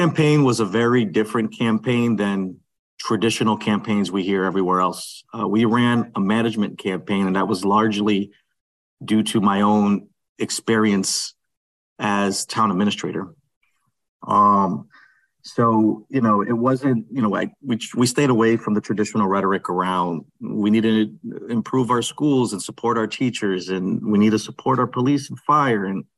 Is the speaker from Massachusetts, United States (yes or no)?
yes; Holyoke, Massachusetts, United States; when an opportunity came forward here in the city of Holyoke, my hometown